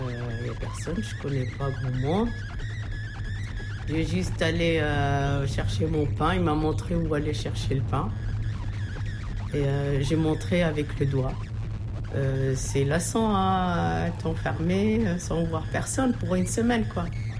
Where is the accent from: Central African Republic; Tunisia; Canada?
Tunisia; French is a second language; moved away as an adult; now in Angers, France; J'ai 54 ans et j'habite Angers depuis 81. Ma jeunesse, c'était en Tunisie. Je suis née en Tunisie jusqu'à l'âge de 20 ans. Je suis revenue en France parce que j'ai suivi mon mari.